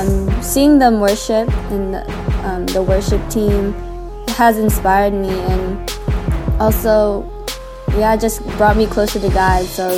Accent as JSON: {"language": "English", "town": "Lynnwood", "region": "Washington", "country": "United States", "tie": "born there", "said": "Yes, I was born here in Linwood, Washington."}